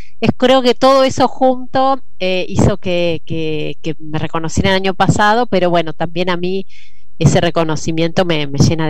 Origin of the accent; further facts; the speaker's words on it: Rosario, Santa Fe, Argentina; soy de Rosario y pude ir a una escuela provincial, después la universidad pública, soy licenciada en estadística de la Universidad Nacional de Rosario.